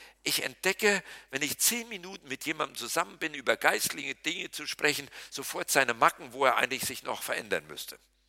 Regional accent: North Rhine-Westphalia, Germany; Bei uns im Siegerland, in der Gemeinschaftsbewegung, wo ich groß geworden bin

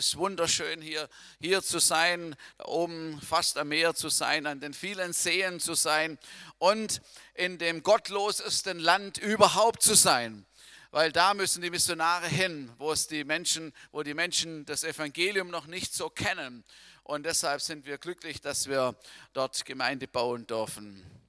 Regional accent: Baden-Württemberg, Germany; ich bin in der Volksmission groß geworden, hineingeboren sozusagen im Schwarzwald. Wenn ihr wisst, wo das ist, im tiefen Schwarzwald geboren.

